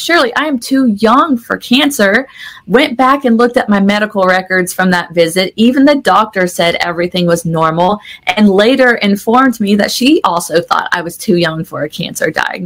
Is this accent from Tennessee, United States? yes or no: yes; Nashville, Tennessee, United States; Yeah, so I am from the Nashville area, grew up here, was raised by my dad.